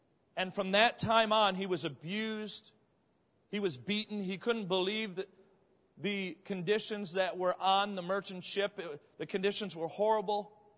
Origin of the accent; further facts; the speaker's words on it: Florida, United States; I'm from Florida, and we see people come down all the time to be trained at Southeastern